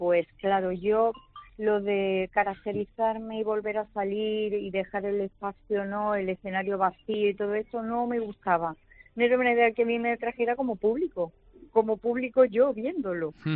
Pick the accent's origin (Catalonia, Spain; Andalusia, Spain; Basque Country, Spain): Andalusia, Spain; Árchez; Me la pidieron hacerla en mi pueblo, Archer, ya aprovecho para mencionarlo.